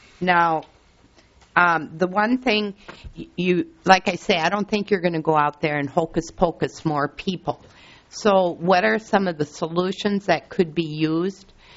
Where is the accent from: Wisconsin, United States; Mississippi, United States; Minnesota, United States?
Minnesota, United States; Marshall; I come from Marshall, Minnesota, so every one of the people that talk from Greater Minnesota totally can understand where they're coming from for the lack of people out there.